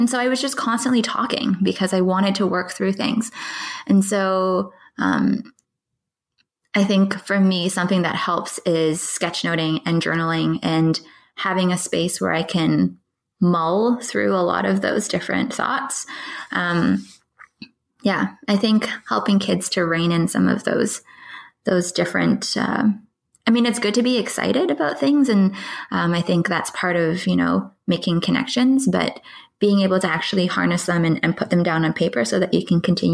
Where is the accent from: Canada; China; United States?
Canada; Scarborough, Ontario; Okay, so I grew up in Scarborough, Markham, and I went to public school.